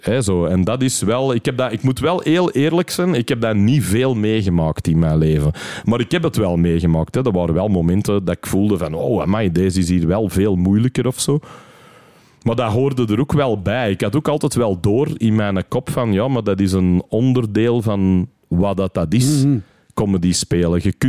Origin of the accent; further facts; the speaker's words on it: Antwerp, Flanders, Belgium; born there; ik heb een Engelse vader en Limburgse moeder. Ik ben geboren in Antwerpen.